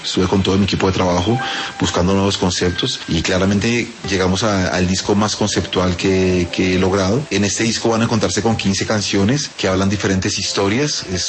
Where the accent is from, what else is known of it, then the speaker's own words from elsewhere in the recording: Bogotá, Colombia; Creo que es un lugar emblemático por lo que significa su nombre y por lo que significa para mí como bogotano.